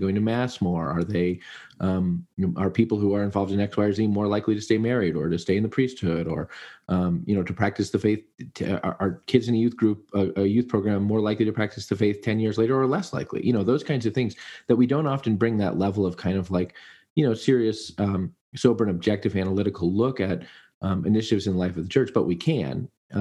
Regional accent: United States; I guess I'm just American.

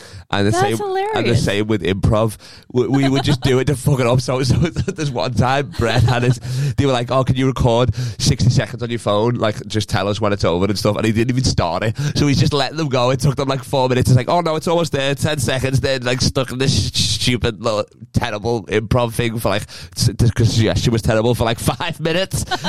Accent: North West England, United Kingdom; accent: Scouse; I'm used to the Scouse accent anyway. Everybody sounds like me back ho

